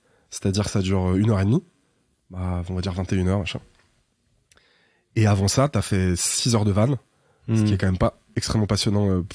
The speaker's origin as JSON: {"language": "French", "town": "Saint-Etienne", "region": "Auvergne-Rhône-Alpes", "country": "France", "said": "Ouais, quartier de Saint-Etienne. Et Terre Noire, c'est donc le charbon."}